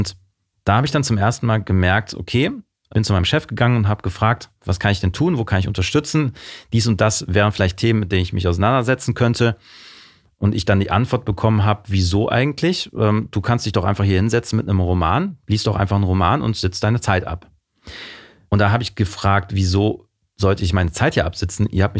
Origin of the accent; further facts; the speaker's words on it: Mönchengladbach, North Rhine-Westphalia, Germany; Aufgewachsen bin ich in Mönchengladbach